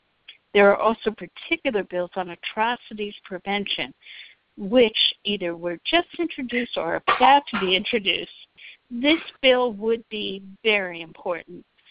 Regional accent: Metuchen, New Jersey, United States; I'm a constituent from Metuchen, New Jersey.

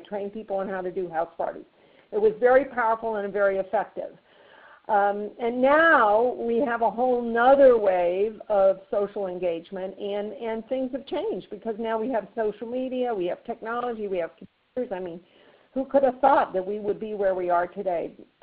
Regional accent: Washington, District of Columbia, United States; I was born in Washington, D.C., and so I kind of grew up in the hotbed of politics.

